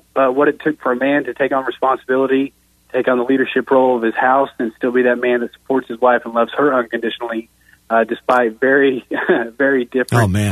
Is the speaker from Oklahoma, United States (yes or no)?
yes; Mustang, Oklahoma, United States; We live in Mustang, Oklahoma. We're from Mustang.